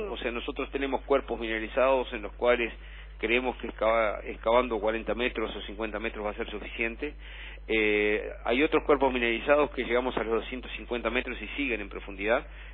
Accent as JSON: {"language": "Spanish", "country": "Uruguay", "said": "como uruguayos todos vamos a estar contentos de que parte de este hierro se destine a la producción local"}